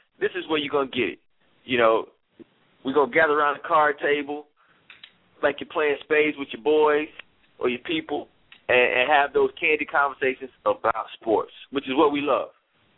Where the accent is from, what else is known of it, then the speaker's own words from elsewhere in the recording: Chicago, Illinois, United States; For my hometown, Shy Sox representing.